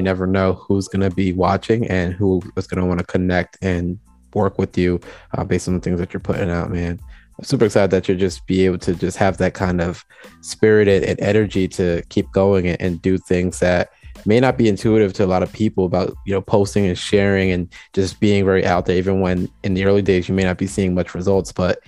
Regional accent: Jamaica; Hey, so, I'm Jamaican, so big up to the Caribbean, man.

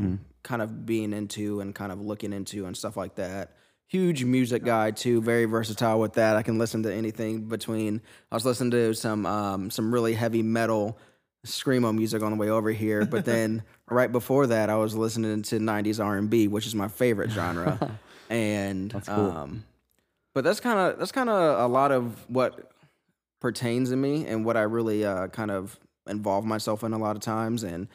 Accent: St. Louis, Missouri, United States; also born or lived in St. Charles County; Man, well, I'm from St. Louis. I was kind of born and raised between St. Louis and like St. Charles County area the majority of my life.

